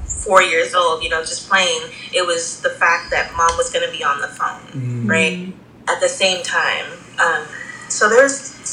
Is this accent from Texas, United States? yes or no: yes; Texas, United States; I mean, I'm from Texas, but I've never lived in a desert like this.